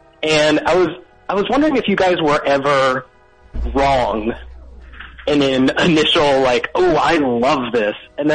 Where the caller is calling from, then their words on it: Brooklyn, New York, United States; I'm calling from Brooklyn, New York.